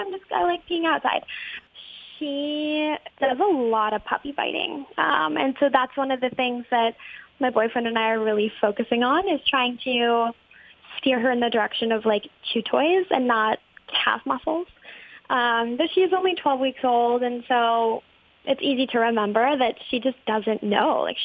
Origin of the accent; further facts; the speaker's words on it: Detroit, Michigan, United States; I'm from Metro Detroit, and just all of us coming together to make a positive difference is it just makes me smile.